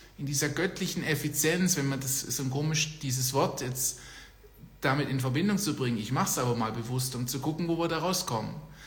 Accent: Germany; moved away; Ich komme ja auch aus Germany. Ich habe ja da 20 Jahre gewohnt, bis ich dann, also im Teenageralter dann irgendwann oder kurz Anfang der 20er wieder dann Deutschland verlassen haben.

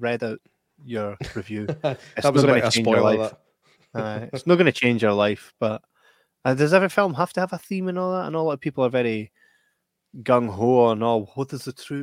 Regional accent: Scotland, United Kingdom; I'm from Scotland.

